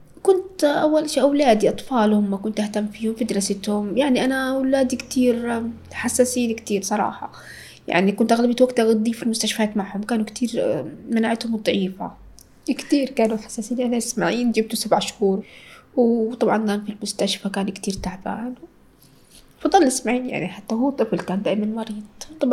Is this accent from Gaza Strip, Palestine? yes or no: yes; Gaza, Gaza Strip, Palestine; also born or lived in Saudi Arabia; عادي عايشة حياتي حلوة في غزة، مبسوطة. جوزي موظف في السلطة وأنا كنت في السعودية صراحة، وجيت من السعودية زيارة على غزة، وصارت أني تزوجت في غزة. تزوجت صغيرة صراحة، ما كنتش كبيرة يعني، كنت 16 سنة